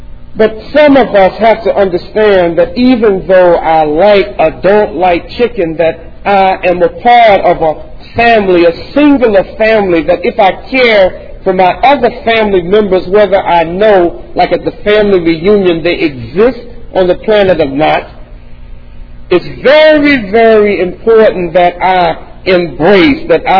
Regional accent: North Carolina, United States; born or raised there

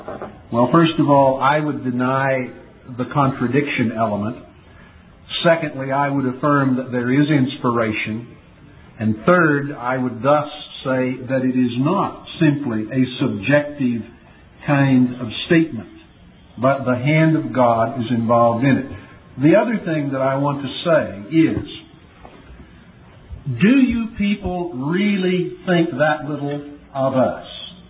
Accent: Scotland, United Kingdom; You see, I'm Scottish

